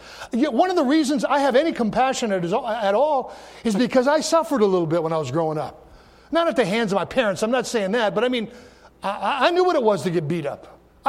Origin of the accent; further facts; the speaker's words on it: Michigan, United States; she said she was from the UP. I said, well, so am I.